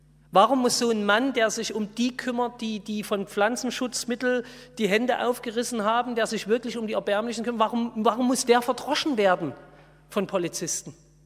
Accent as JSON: {"language": "German", "region": "Saxony", "country": "Germany", "said": "Meine Eltern überlegen seit ein paar Tagen, ob wir bei uns im Vogtland in Sachsen vielleicht in unserem Haus Flüchtlinge aufnehmen. Ein Dorf mit 900 Menschen."}